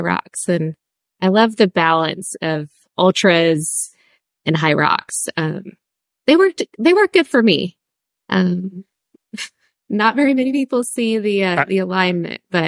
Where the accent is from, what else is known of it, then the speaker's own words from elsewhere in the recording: Texas, United States; Yes, I'm from Texas.